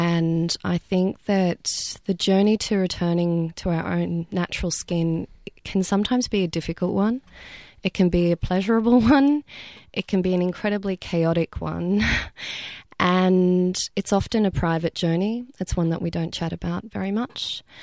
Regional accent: New South Wales, Australia; we're all women of colour, we're all from Western Sydney

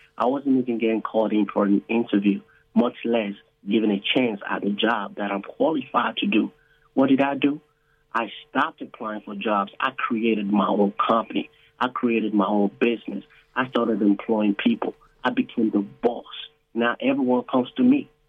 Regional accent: Nigeria; also born or lived in London / United States; now in Australia; So originally I'm from West Africa, Nigeria, right? You know, I've lived in London, lived in the US, I live in Australia. I'm an Australian citizen now.

